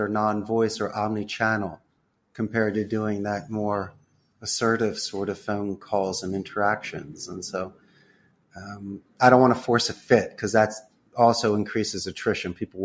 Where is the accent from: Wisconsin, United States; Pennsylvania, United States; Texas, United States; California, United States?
Pennsylvania, United States; Rydal; I grew up in Rydal.